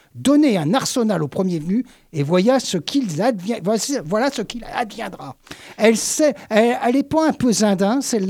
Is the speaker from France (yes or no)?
yes; France; je n'avais pas le droit, parce que je suis français